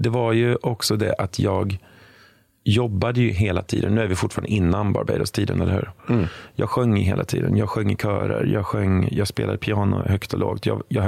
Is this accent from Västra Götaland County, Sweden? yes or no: yes; Västra Götaland County, Sweden; born there; Och jag är född utanför Borås